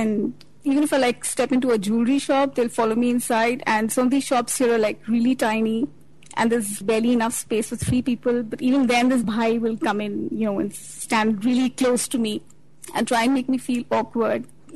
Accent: India; You know, since we're Indian, so they're not very comfortable with our presence here.

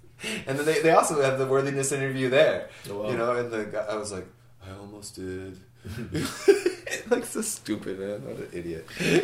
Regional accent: United States; now in Canada; I live in Canada, but I was born an American.

